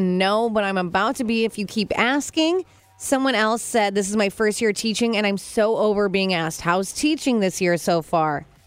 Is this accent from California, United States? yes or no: no; Illinois, United States; born there; Well, I was born in Illinois.